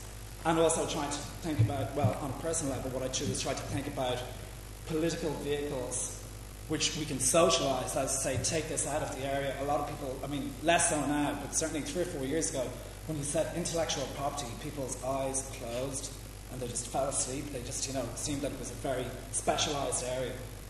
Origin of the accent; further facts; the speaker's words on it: Dublin, Leinster, Ireland; I grew up in Dublin.